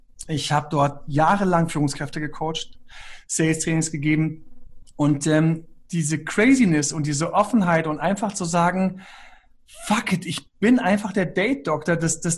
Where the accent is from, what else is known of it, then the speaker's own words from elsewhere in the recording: Göttingen, Lower Saxony, Germany; accent: Standard German; Und so, wenn man mich fragt, wo ich herkomme, weiß ich nie, wo ich herkomme. Aber ich spreche wegen Göttingen wahrscheinlich ein ganz gutes Hochdeutsch.